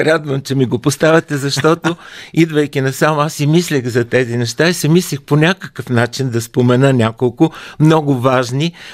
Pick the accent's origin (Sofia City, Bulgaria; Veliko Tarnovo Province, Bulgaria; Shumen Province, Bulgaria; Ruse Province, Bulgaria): Ruse Province, Bulgaria; Ruse; Все пак аз съм израснал в Русе, в тази среда. Около паметника на свободата, пред доходното здание, в градината, близо до операта живеехме.